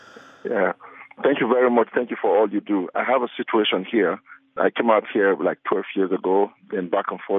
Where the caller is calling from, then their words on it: Nigeria; Yeah, I live in Nigeria. I also studied at state in South Africa.